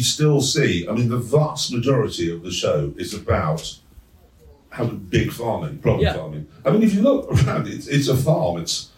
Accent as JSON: {"language": "English", "region": "Yorkshire and the Humber", "country": "United Kingdom", "said": "I'm from Yorkshire, that sort of thing matters."}